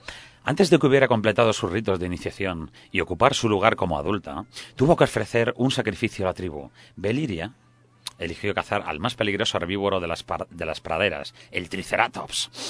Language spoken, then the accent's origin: Spanish; Asturias, Spain; No, no, yo no soy portugués, yo soy asturiano, estoy aquí bastante contento.